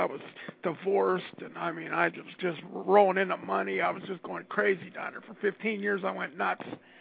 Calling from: Pittsburgh, Pennsylvania, United States; Pittsburgh.

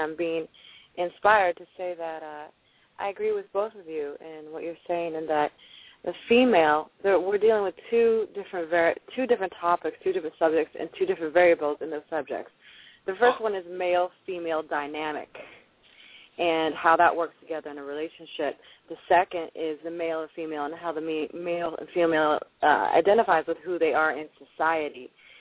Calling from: Los Angeles, California, United States; I'm calling in from Los Angeles area.

